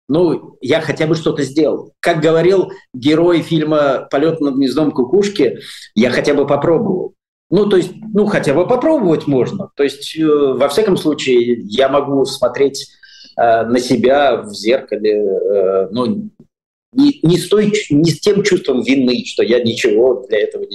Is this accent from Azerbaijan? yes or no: yes; Baku, Azerbaijan; now in Saint Petersburg, Russia; я помню, я рос в Баку